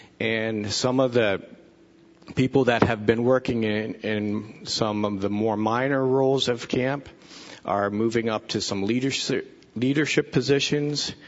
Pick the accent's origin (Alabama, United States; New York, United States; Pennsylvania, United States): Pennsylvania, United States; now in Alaska, United States; I grew up in Pennsylvania. My mom grew up in Indiana, and all her family lived out in Indiana.